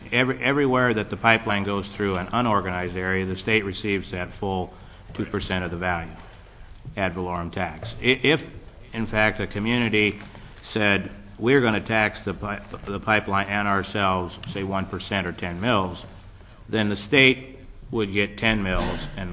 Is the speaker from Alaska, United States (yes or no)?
yes; Valdez, Alaska, United States; I come from Valdez, of course